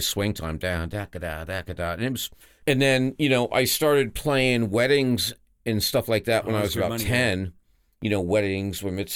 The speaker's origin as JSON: {"language": "English", "region": "East Coast", "country": "United States", "tie": "born or raised there", "said": "I used to play ice hockey when I was a kid because I grew up on the East Coast. We used to have a lot of frozen ponds."}